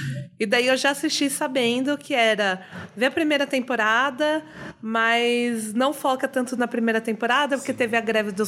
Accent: Tatuí, São Paulo, Brazil; Que é Tatuí, que é uma cidade do interior de São Paulo. E é bem a vibe de Pawnee, assim, bem cidade pequena, com os habitantes.

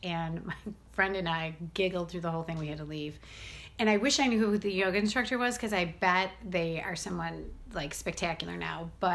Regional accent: Detroit, Michigan, United States; I'm from Detroit, and the farther away you are from your hometown, the more you realize it really is a part of who you are.

